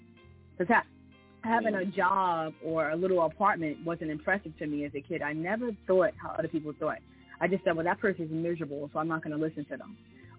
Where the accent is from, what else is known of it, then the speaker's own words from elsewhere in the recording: New York, United States; And I grew up in Tompkins Project, which is like, not Tompkins, like Louis Armstrong houses. It's like on Tompkins and Lexington, between like Lexington and Marcy. It's like 10 blocks from like Marcy PJ. It's a very rough area.